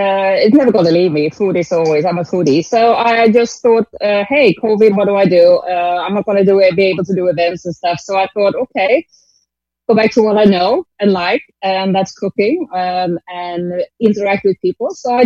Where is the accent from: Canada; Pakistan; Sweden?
Sweden; moved away as an adult; now in Bali, Indonesia; I'm originally from Sweden … I can hear the name as well. I moved to Bali 15 years ago now